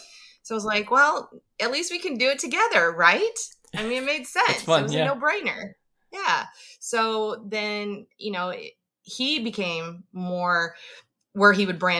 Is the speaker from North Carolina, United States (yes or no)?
no; Wisconsin, United States; So from a very young age, I grew up in Wisconsin.